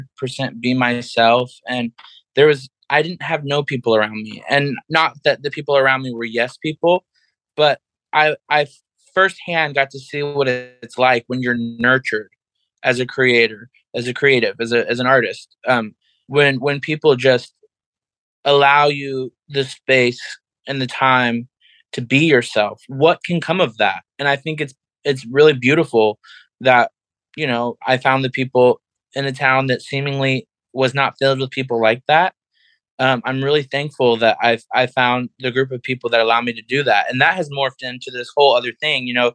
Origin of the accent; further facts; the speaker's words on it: the South, United States; I'm born and raised in the South, and I'm unapologetically proud to be queer.